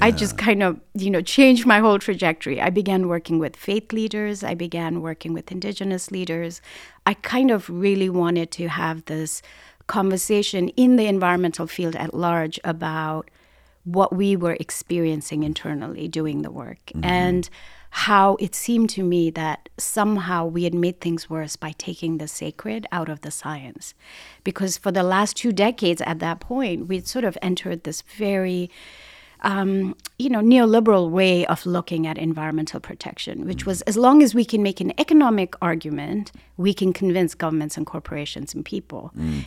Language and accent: English; the Himalayas, India; I'm from the Bhutia community in the Himalayas. We as, we're a scheduled tribe and we have very strong connection to the land and waters.